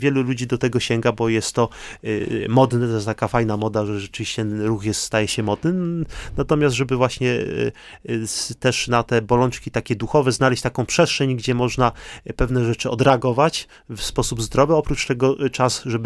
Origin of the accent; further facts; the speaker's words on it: Nysa, Opole Voivodeship, Poland; Ja pochodzę z Nysy, tam ciągle moi rodzice mieszkają, rodzeństwo